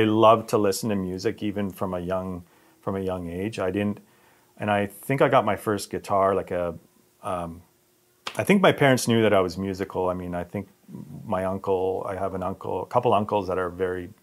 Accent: Kitimat, British Columbia, Canada; also born or lived in Sweden; born in Sweden, and my parents emigrated to Canada. I grew up in Kitimat, same as Jason.

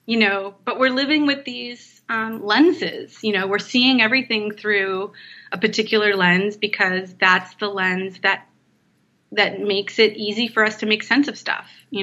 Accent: Canada; I'm from Canada, so I use cross-country skiing as a metaphor.

